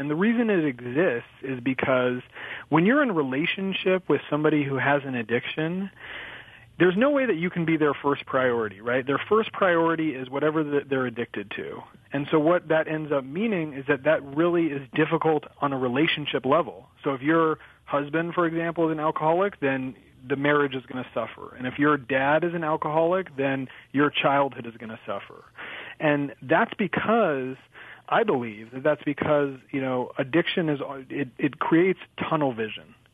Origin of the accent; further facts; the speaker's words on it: United States; And at the same time, I grew up in America, which is definitely winning the lottery.